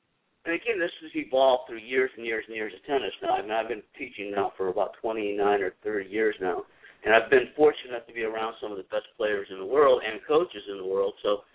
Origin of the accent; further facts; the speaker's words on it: Detroit, Michigan, United States; moved away as an adult; Well, I'm from Detroit, the east side of Detroit, and you didn't run around with little white shorts in my neighborhood. So I moved to Florida in my early 20s